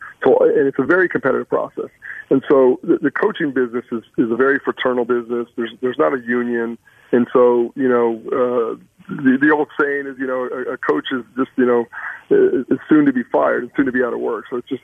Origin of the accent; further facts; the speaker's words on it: El Paso, Texas, United States; growing up in El Paso and being part of Texas and Friday Night Lights